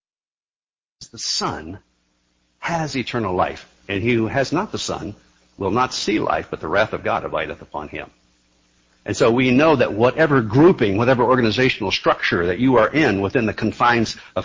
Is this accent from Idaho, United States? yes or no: no; Ohio, United States; I grew up in Ohio. I don't know whether any of you grew up in Ohio or not. I was a Cincinnati Reds fan.